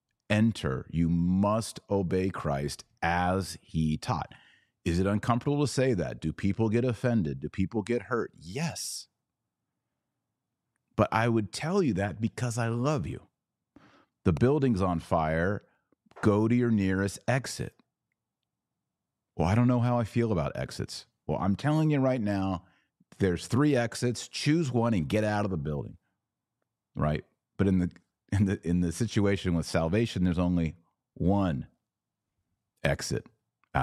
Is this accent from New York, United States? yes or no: no; Texas, United States; I think, Michael, what I experience as an American, as a Texan, as a father, as a Catholic